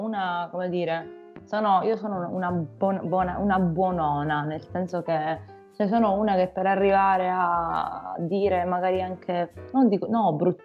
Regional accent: Palermo, Sicily, Italy; now in Bologna, Italy; io adesso, pur vivendo insomma in realtà a Bologna, quindi essendomi trasferita là da molto tempo, sono rimasta un po' bloccata qui nella mia città natale, Palermo

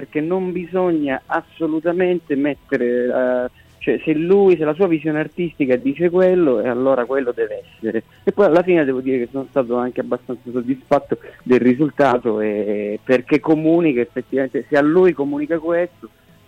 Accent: Messina, Sicily, Italy; Siamo quasi tutti di Messina, a parte uno. 4 su 5 siamo di Messina

